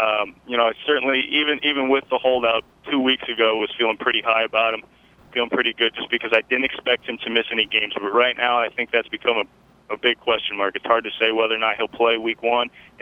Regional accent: New Jersey, United States; I'm from New Jersey, so my other league mates are all in New Jersey.

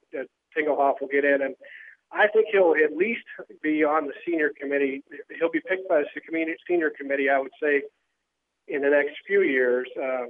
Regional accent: Cleveland, Ohio, United States; I grew up in Cleveland, and I watched Clay Matthews.

